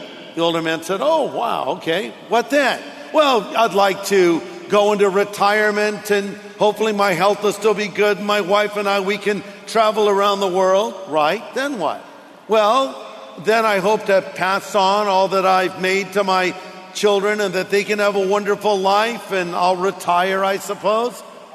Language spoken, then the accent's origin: English; Long Beach, California, United States; born there; also born or lived in New Jersey / Hawaii; Well, I was born in Long Beach. I live in New Jersey. I lived in Hawaii. I lived in California.